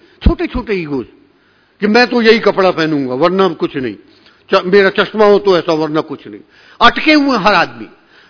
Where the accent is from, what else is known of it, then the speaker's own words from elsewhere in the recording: Uttarakhand, India; मैं उत्तराखंड का रहने वाला हूं तो मैं केदारनाथ के पास मेरा, मैंने जमीन लिया है, वहां पर छोटा सा एक मैंने घर बनाया